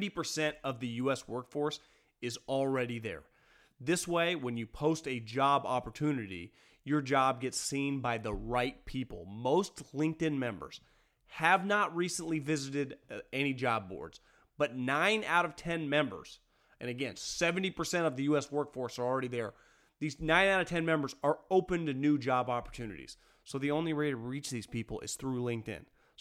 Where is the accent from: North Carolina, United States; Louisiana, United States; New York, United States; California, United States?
California, United States; I grew up in Northern California, so I know how terrible historically the Stanford football program is.